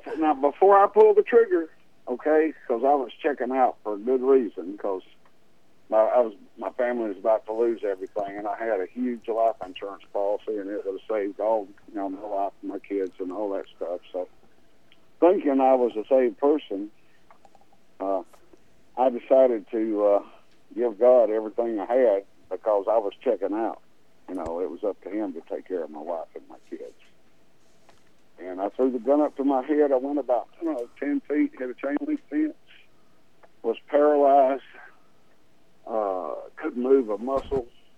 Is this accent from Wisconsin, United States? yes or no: no; Alabama, United States